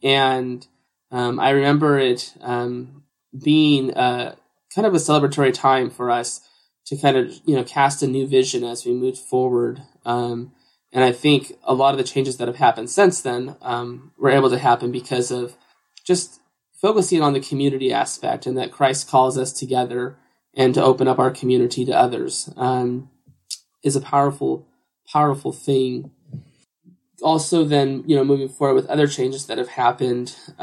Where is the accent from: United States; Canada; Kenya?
United States; Marysville, Washington; congregation in Marysville, Washington. And just throughout my life growing up